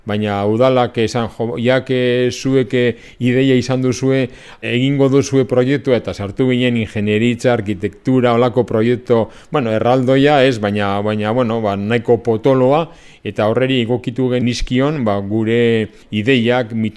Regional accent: Bilbao, Basque Country, Spain; born there; now in Durango, Spain; Jaiotzez bilbotarra naz, baina 44 urte daramatzate Durangon bizitzen, beraz durangarra ere sentitzen naz.

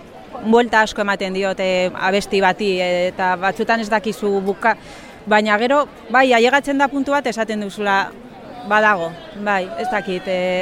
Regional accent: Vitoria-Gasteiz, Basque Country, Spain; Basque is a second language; also born or lived in Bilbao; Ni Bilbon jaio nintzen, gero Gasteizera jo nintzen bizitzera gurasoekin eta baina beti nire giroa familian eta izan da erdalduna.

